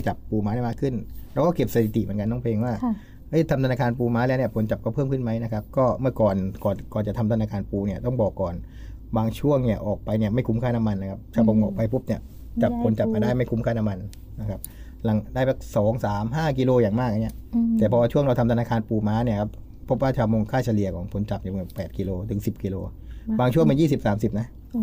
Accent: Thung Song, Nakhon Si Thammarat, Thailand; ผมเนี่ยภูมิลำเนาผมเนี่ยอยู่คนนครศรีธรรมราชอยู่แล้ว

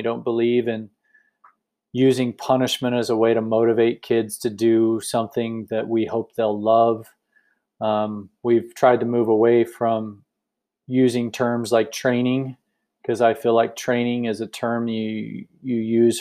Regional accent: Idaho, United States; born there; Family's originally from here. I was born in Idaho. I was wanting to get out of Phoenix.

